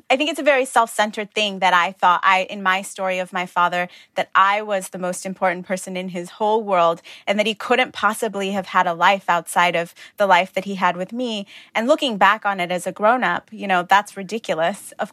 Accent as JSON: {"language": "English", "country": "Tanzania", "tie": "born there", "also_born_or_lived": "Italy / East Africa", "said": "I was born in Tanzania. My father was from Ghana. My mother is Armenian-American."}